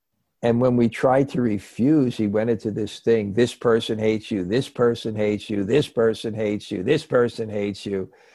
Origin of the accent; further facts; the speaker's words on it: Brooklyn, New York, United States; When I grew up in Brooklyn, I remember one or two people who were demons.